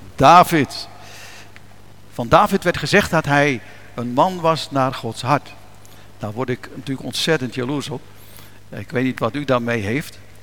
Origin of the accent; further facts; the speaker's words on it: Leerdam, Utrecht, Netherlands; ik kom uit Leerdam, is vlakbij.